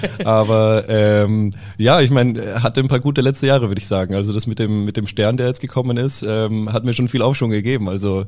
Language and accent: German; Austria; accent: Austrian; now in Berlin, Germany; in Berlin höre ich trotzdem immer noch, dass ich öfter rede wie in Österreich. Also irgendwie ist mein Akzent oder mein Dialekt mittlerweile keiner Nation mehr wirklich zugehörig.